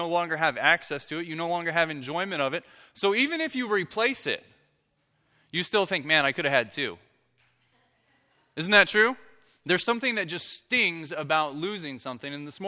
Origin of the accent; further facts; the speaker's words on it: Bakersfield, California, United States; now in Sonora, United States; I grew up in Bakersfield, so I know what it's like to live in the valley.